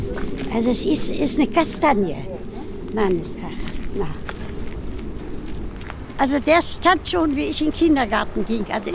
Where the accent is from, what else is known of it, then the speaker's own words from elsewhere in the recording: Hasselfelde, Saxony-Anhalt, Germany; born there; bin am 14.05.14 geboren in Hasselfelde und bin jetzt 100 Jahre alt geworden. Hasselfelde hatte mal 3000 Einwohner. Wir sind höchstens noch 2000 Menschen hier. Es liegt alles hier am Harz, am Fuße des Brockens.